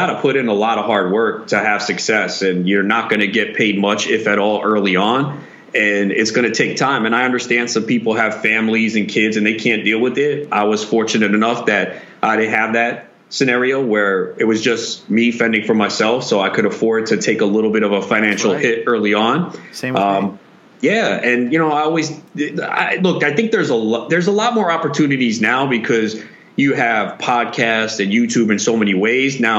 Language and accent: English; New York, United States; I grew up in New York. I'm used to the fast-paced life, right, and it was too laid back. So I said, all right, I need to get back to New York.